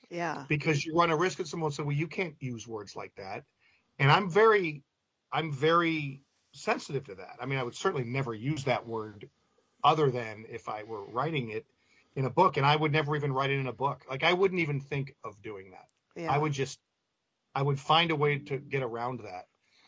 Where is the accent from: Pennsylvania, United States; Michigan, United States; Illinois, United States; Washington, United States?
Illinois, United States; Chicago; who grew up around where I grew up in Chicago, which is where Andy grew up.